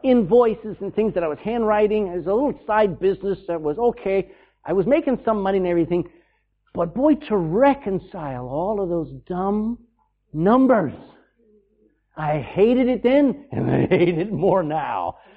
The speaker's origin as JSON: {"language": "English", "region": "Texas", "country": "United States", "lives_now": "Ireland", "said": "I actually have three citizenships. Amen. I'm Texan first. Amen. I'm now Irish"}